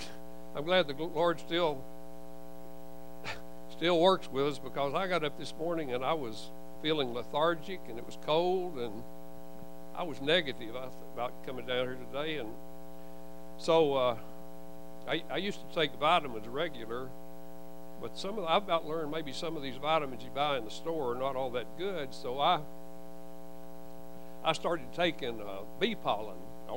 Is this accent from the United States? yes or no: yes; Conway, United States; And I could have married her, but I was from Conway. And I fell in love with Dallas, you know, a big city like Dallas. At the time, Conway was like 10,000 people.